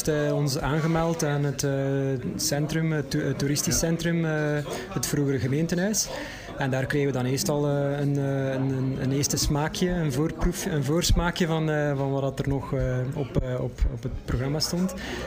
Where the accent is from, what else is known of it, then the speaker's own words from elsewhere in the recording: Wetteren, East Flanders, Belgium; born there; also born or lived in Australia; ik ben geboren in Wetteren, ik ben 14 jaar weg geweest, ik ben in Australië woonachtig geweest en ben nu ongeveer 10 maanden terug